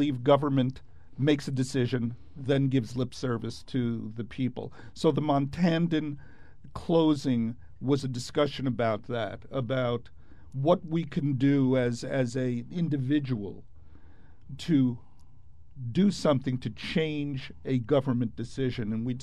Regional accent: United States; That's right. I'm truly an American.

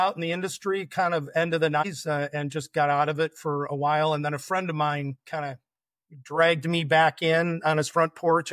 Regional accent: Michigan, United States; so we're from Michigan. We've still got a place in Michigan. We're also in Florida.

